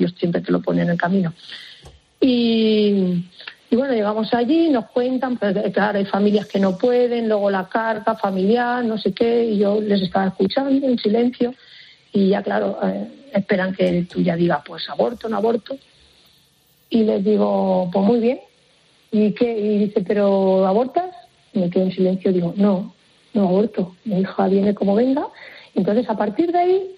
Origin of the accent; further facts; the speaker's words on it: Albacete, Castilla-La Mancha, Spain; yo soy de Albacete, bueno, vivimos en Albacete